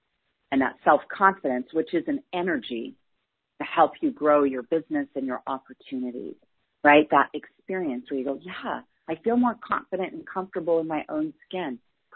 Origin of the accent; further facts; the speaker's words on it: Salt Lake City, Utah, United States; I'm a natural redhead, and I grew up here in Salt Lake City, Utah, which Utah has changed a lot over the years.